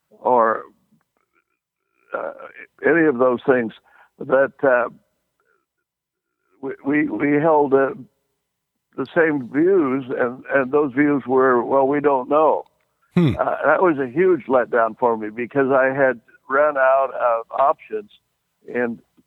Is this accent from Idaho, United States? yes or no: yes; Idaho, United States; As a very young boy growing up in Idaho, I had a curiosity about everything.